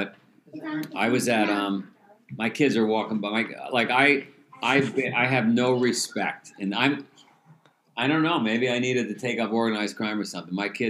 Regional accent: New York City, New York, United States; So I grew up in Queens, New York.

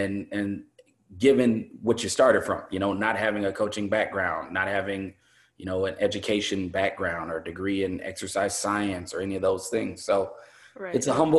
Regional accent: Chicago, Illinois, United States; I'm from Chicago. I've always had a huge recruiting footprint in Chicago.

